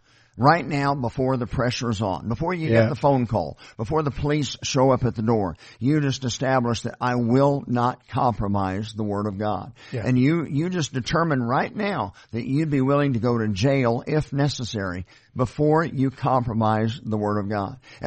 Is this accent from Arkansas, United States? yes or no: yes; Arkansas, United States; Yeah, I'm